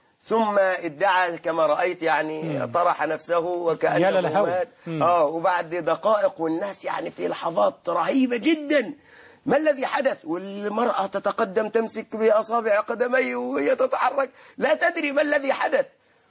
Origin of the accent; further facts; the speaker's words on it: Sharqia Governorate, Egypt; أنا من الشرقية خدت بالك وأنا أحبهم جدا